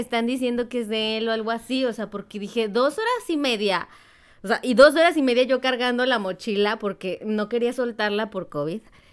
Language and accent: Spanish; Mexico; y bueno, nosotros mexicanos.